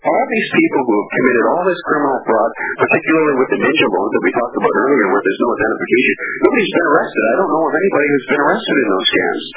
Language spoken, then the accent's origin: English; Canada; Yeah, well, you know, I'm from Canada.